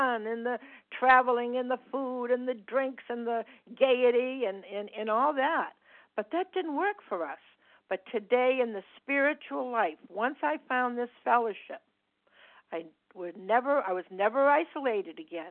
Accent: Massachusetts, United States; I'm from Massachusetts.

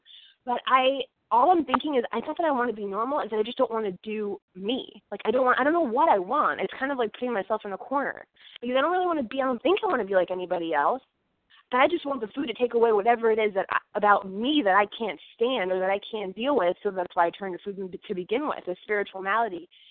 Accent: Florida, United States; from South Florida

